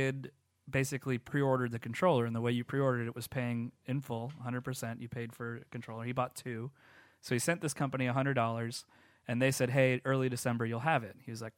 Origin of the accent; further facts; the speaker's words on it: Boston, Massachusetts, United States; you've got another thing coming, I'm from Boston. I know everybody there.